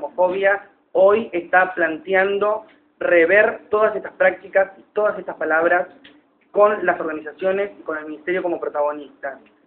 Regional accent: Argentina; yo estoy muy feliz como activista, como funcionario, como ciudadano argentino

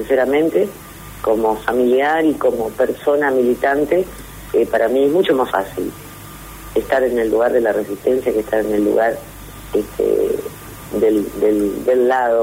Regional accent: Argentina; somos los argentinos

